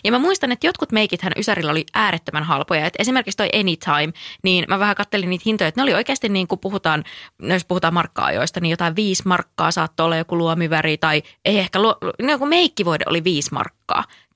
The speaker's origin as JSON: {"language": "Finnish", "town": "Joensuu", "region": "North Karelia", "country": "Finland", "said": "meillä Joensuussa ei ollut Stokkaa"}